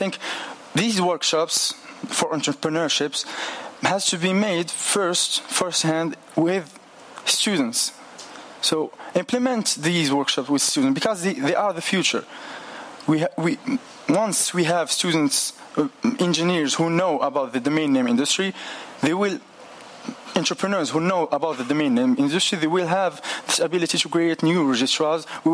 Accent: Morocco; English is a second language; I'm from Morocco

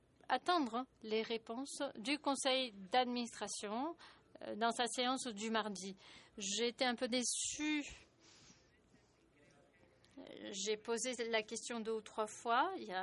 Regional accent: Italy; French is a second language; Moi, je suis italien et il me faut du café.

